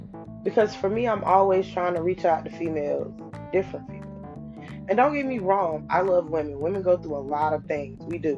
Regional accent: South Carolina, United States; also born or lived in Georgia / New Jersey / Ohio; now in North Carolina, United States; I grew up in South Carolina, went to Georgia, went to New Jersey. I've gone to Ohio, and I'm currently in North Carolina.

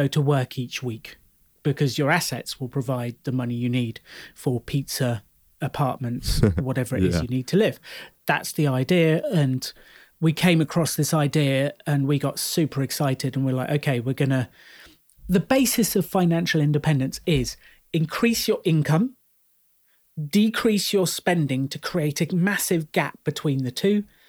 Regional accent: United Kingdom; I'm British, so it sounded cool to me.

